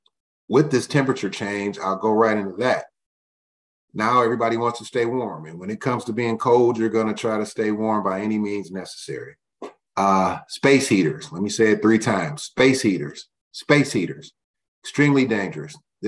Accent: United States; Growing up on the Northwest side, fire department never came out to our career day.

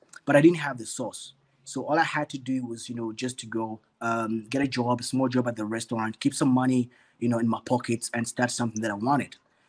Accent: Uganda; I grew up in Uganda and I finished my varsity

